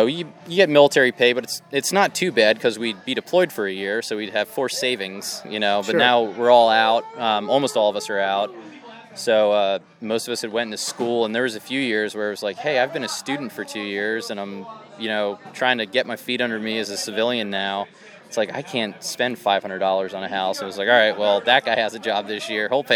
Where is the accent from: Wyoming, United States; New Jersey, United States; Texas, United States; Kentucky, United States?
New Jersey, United States; now in Nashville, United States; I'm from Central Jersey originally. I grew up in Monmouth County, and now I've been in Central Tennessee in Nashville for about 10 years.